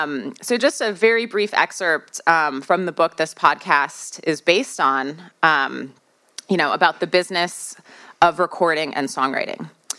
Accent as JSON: {"language": "English", "region": "Midwest", "country": "United States", "accent": "Midwestern American", "said": "That's my Midwestern accent. Sorry, Midwestern American."}